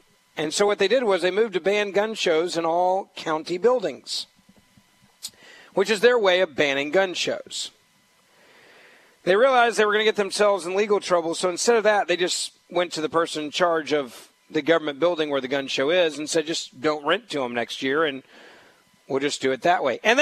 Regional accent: Memphis, Tennessee, United States; My hometown of Memphis has had a gun show since the early 1990s.

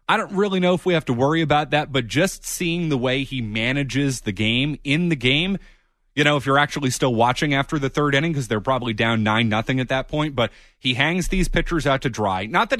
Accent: Carver, Massachusetts, United States; That's what Steve in my hometown of Carver wants to talk about.

